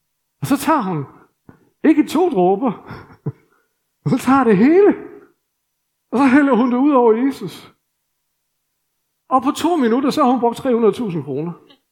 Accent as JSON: {"language": "Danish", "region": "Jutland", "country": "Denmark", "said": "Og jeg må jo sige, at jeg er jyde."}